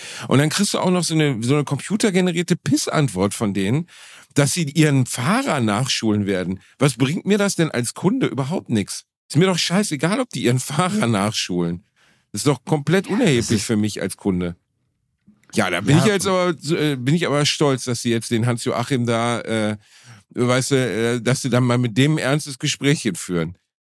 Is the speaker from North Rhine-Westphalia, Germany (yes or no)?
yes; Gelsenkirchen, North Rhine-Westphalia, Germany; Ich bin ja unter sehr asozialen Bedingungen aufgewachsen in Gelsenkirchen.